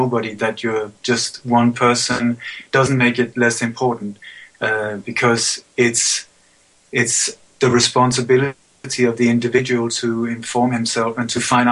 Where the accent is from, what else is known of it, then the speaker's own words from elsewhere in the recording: Sweden; when I was a child, we moved to Sweden, and I grew up in Sweden.